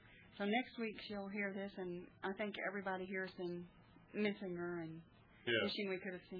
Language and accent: English; Abilene, Texas, United States; Well, I'm from Texas, Abilene